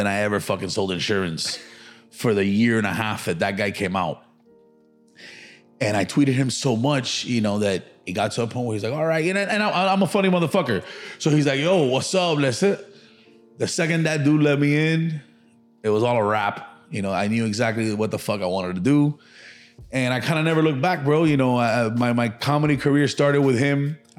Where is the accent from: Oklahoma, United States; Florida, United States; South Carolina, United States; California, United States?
Florida, United States; Miami; But I was born and raised here in Miami. I'm a son to Cuban parents. Everybody thinks I was either born in Cuba or Hialeah. Neither. I was born right here in Mercy Hospital, and I was raised in Little Havana.